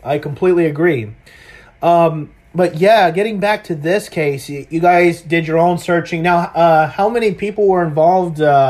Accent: Live Oak, Florida, United States; also born or lived in Lake City; But I grew up in Live Oak, lived in Lake City for X number of years, and I just remember that.

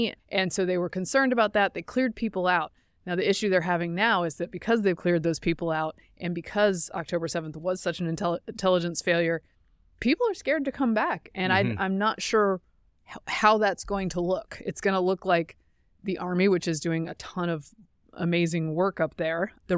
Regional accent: North Carolina, United States; also born or lived in Georgia; I grew up in North Carolina and Georgia. Surely it can't be the pollen. I am invincible because I'm from North Carolina and Georgia.

